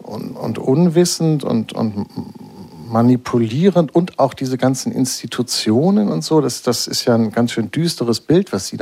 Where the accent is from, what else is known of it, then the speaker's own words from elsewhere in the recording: Hamburg, Germany; ich komme aus Hamburg.